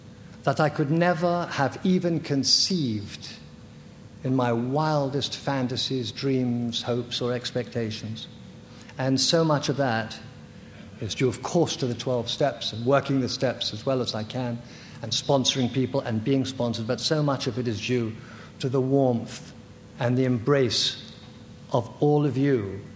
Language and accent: English; London, United Kingdom; born there; I was born in London, England, during the Second World War.